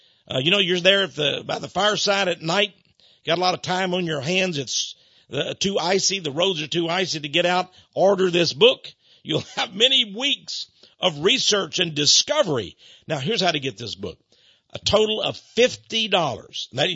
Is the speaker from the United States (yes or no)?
yes; Texas, United States; I love America, but I'm a Texan too.